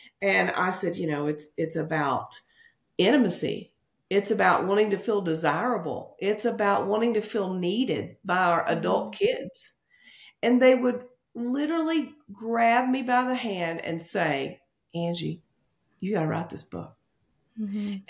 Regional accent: the South, United States; I grew up in the South, and sometimes I don't know if it's just where I was born, but I lived in fear of God more than I did understanding what grace and love was.

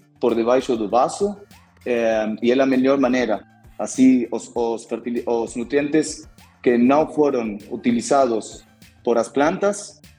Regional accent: Buenos Aires, Argentina; Portuguese is a second language; moved away; also born or lived in Uruguay; Um pouquinho de portunhol. É, eu sou argentino, de Buenos Aires. Eu morei também no Uruguai, durante 3 anos.

